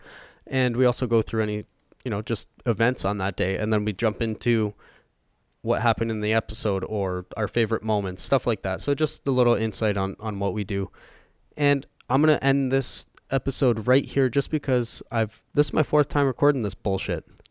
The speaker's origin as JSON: {"language": "English", "country": "Canada", "said": "Well, I mean, we're Canadian"}